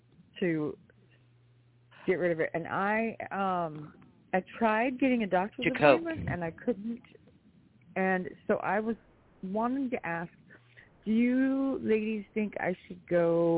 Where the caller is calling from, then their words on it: Texas, United States; in Texas.